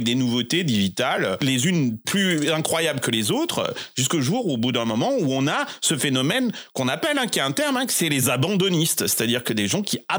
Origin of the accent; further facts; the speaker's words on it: Nouvelle-Aquitaine, France; Bah, moi, je viens du Limousin.